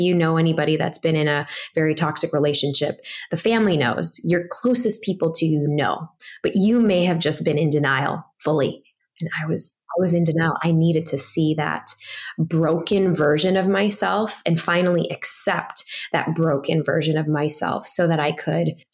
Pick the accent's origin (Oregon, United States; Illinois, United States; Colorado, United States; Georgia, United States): Illinois, United States; Chicago; I grew up in Chicago, and you know, immigrant parent, immigrant story. And I was the oldest of 3 kids.